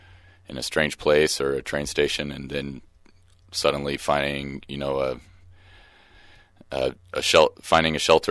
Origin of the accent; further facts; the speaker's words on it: Yreka, California, United States; I grew up in Yreka, California. I was born down in Mount Shasta and, you know, left high school at 18